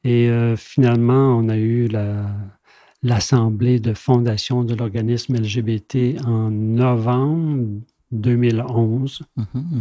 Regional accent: Gaspé, Quebec, Canada; moved away as an adult; Donc, je suis revenu chez moi. La baie des Chaleurs, c'est mes origines familiales. Je suis né à Gaspé. Mes parents, ma mère de Bonaventure, 100% acadienne, et mon père de New Richmond, et je dirais 85% acadien.

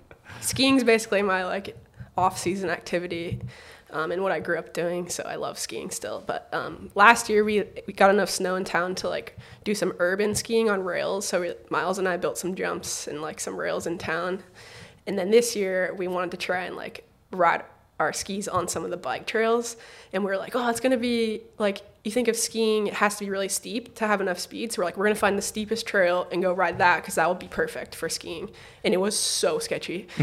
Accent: Hood River, Oregon, United States; also born or lived in Bellevue / Portland; No, I was born technically in Bellevue, Washington. Grew up in Portland until I was fourth grader, so pretty good chunk, and then moved to Hood River.

